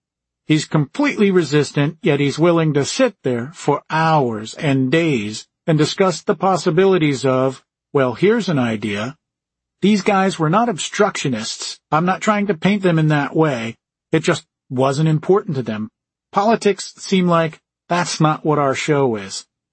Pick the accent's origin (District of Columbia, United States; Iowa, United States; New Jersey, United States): District of Columbia, United States; Washington; I just think growing up in Washington, D.C., as I have, politics are really boring.